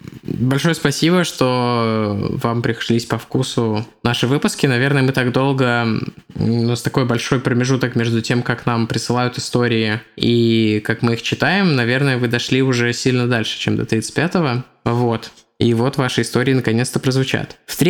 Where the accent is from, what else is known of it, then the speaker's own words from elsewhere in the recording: Astrakhan, Astrakhan Oblast, Russia; Я из Астрахани. Засрахани. Пожалуй, самое точное определение города.